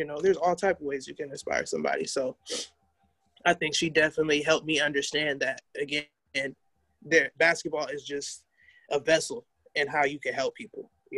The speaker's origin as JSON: {"language": "English", "town": "Long Beach", "region": "California", "country": "United States", "tie": "born or raised there", "said": "I grew up in Long Beach, so a lot of the things that are coming to the forefront now is stuff that I grew up seeing and hearing about, you know."}